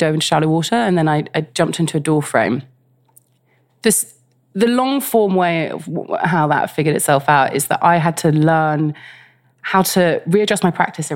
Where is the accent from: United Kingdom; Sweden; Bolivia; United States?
United Kingdom; London; I grew up in West London.